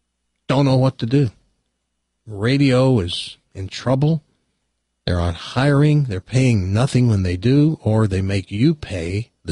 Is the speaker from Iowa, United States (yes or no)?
no; Tennessee, United States; Now, remember, folks, I'm from Tennessee. We were in the hick, hillbilly part of Tennessee.